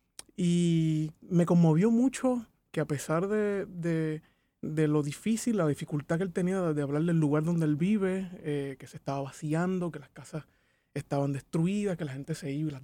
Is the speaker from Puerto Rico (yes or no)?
yes; Levittown, Puerto Rico; now in Dorado, Puerto Rico; yo soy residente de Dorado, pero me crié por mucho tiempo en Levitown. Me cuidaron en Levitown. Mi mamá hacía casos en Levitown. Mi mamá es trabajadora social. Mis tías vivían allá.